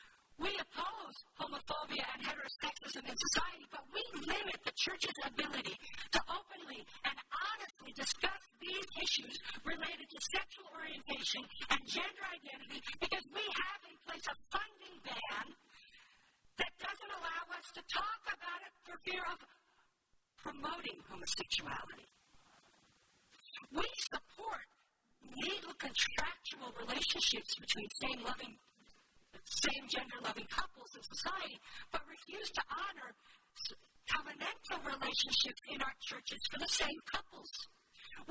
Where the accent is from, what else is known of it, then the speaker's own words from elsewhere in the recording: Babylon, United States; I was born on Good Friday, raised in a town called Babylon. What more can I do with my life? But we grew up in a singing church